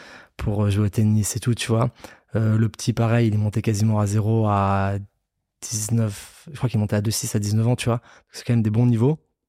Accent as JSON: {"language": "French", "town": "Nice", "region": "Provence-Alpes-Côte d'Azur", "country": "France", "said": "je viens de Nice."}